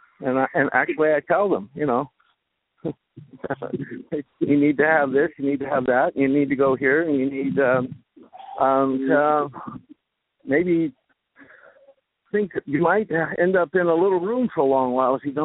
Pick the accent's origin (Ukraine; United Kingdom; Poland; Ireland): Ireland; a lot of people say it has to do with being Irish. We're full of baloney. And I'm an Irish man.